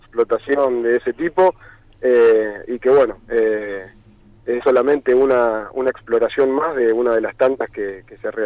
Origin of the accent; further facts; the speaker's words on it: Pujato, Santa Fe, Argentina; De Pujato, de la localidad.